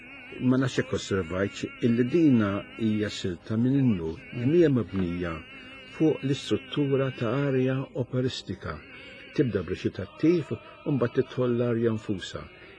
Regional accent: Ħamrun, Southern Harbour, Malta; Jiena mill-Ħamrun, meta kont se studjet kifat li studjet fil-każini tal-Banat tal-Ħamrun

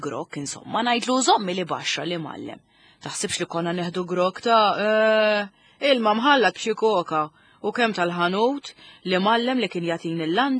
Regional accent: Kalkara, South Eastern Region, Malta; Jien pereżempju ta' 17 ġejta hawn isfel. Jien mill-Kalkara.

